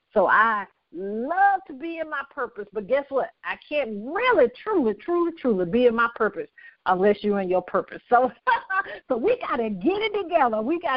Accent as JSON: {"language": "English", "town": "Birmingham", "region": "Alabama", "country": "United States", "tie": "born or raised there", "said": "I am from Birmingham, Alabama. I grew up in poverty."}